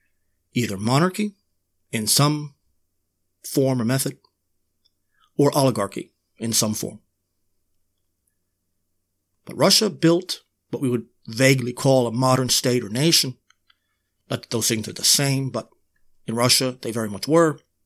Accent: Ireland; one of my favorite English monarchs, Henry VII, which is odd given that I'm an Irishman

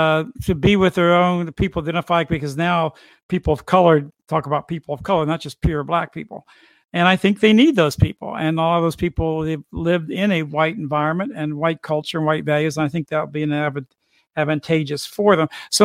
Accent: United States; I shouldn't be talking about Britain all the time. I'm an American.

